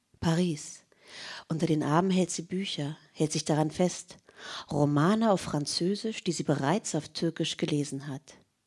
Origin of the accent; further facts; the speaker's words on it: Berlin, Germany; born there; geboren im Dezember 1974 in West-Berlin.